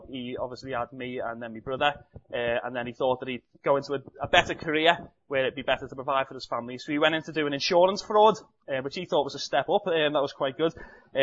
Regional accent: Liverpool, North West England, United Kingdom; I come from Walton, which is an area inside of Liverpool. It's a pretty small area, but it's probably big in comparison to certain areas over there.

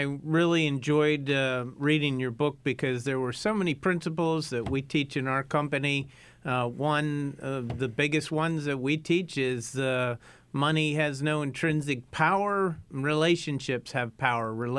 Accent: United States; accent: American; I don't think my American accent will ever disappear, even if I went there.

